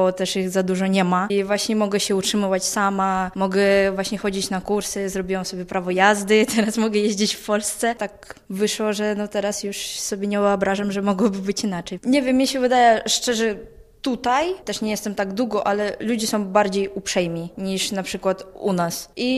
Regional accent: Irkutsk, Irkutsk Oblast, Russia; Polish is a second language; now in Poland; pochodzę z Irkucka, z Rosji.

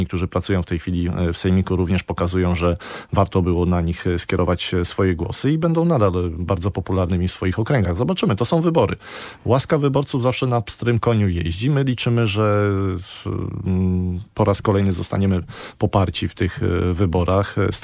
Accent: Jeziora Wielkie, Kuyavian-Pomeranian Voivodeship, Poland; Jestem mieszkańcem województwa byłego bydgoskiego, pochodzę z gminy Jeziora Wielkie nad Gopłem

